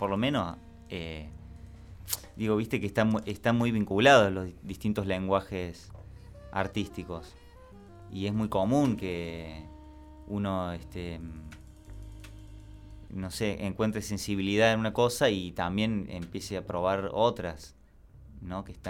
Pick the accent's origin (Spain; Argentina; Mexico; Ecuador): Argentina; Córdoba; accent: cordobés; Es muy particular también nuestra forma de hablar, que nosotros no nos damos cuenta de eso. Yo no me escucho la tonada que tengo.